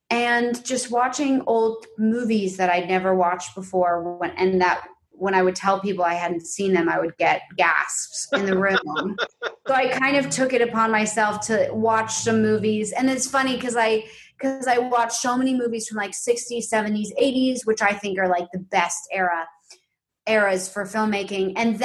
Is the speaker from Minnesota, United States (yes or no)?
no; New York City, New York, United States; because I grew up in New York City